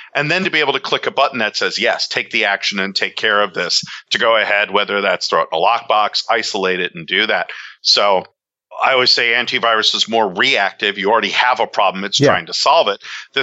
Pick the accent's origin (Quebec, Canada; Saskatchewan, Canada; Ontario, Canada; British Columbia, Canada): Quebec, Canada; Montreal; born there; I'm an expat. I was born in Montreal